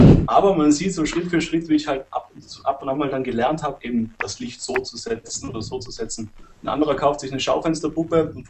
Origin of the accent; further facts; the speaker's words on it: Austria; Ich komme aus Österreich